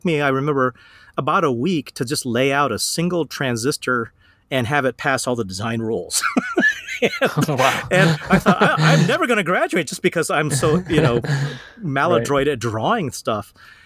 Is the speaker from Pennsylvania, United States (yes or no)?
no; California, United States; But I grew up in California, and I was always kind of hoping to get back to California.